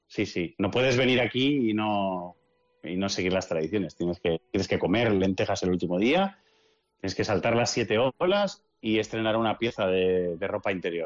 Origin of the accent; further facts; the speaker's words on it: Cuenca, Castilla-La Mancha, Spain; yo soy de Cuenca y las navidades en Cuenca son muy frías